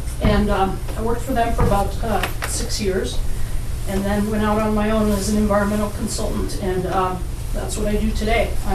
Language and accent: English; Anchorage, Alaska, United States; I am a chemist, and I grew up in Anchorage, and I've always been very experimental.